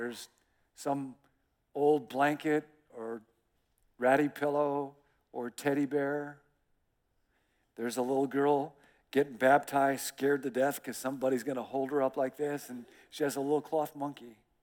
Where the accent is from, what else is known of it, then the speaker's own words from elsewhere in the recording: Rockford, Illinois, United States; I grew up in Rockford, Illinois, and we went to Canada on vacation.